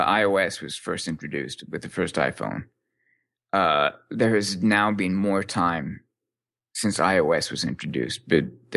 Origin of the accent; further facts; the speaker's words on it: Canada; Fuck no, I'm Canadian, man.